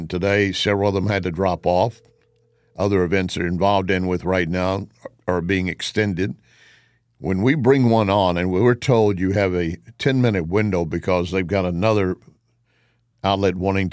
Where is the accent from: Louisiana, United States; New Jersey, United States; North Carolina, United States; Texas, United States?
Texas, United States; I'm a Texan, and I have a BS degree